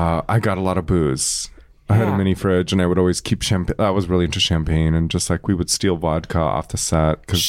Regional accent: Los Angeles, California, United States; Yeah, I'm a girl who works in the industry, and I'm from Los Angeles.

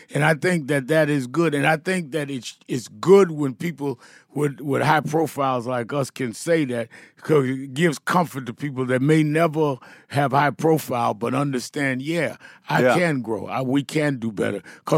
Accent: Brooklyn, New York, United States; I grew up in Brownsville section of Brooklyn

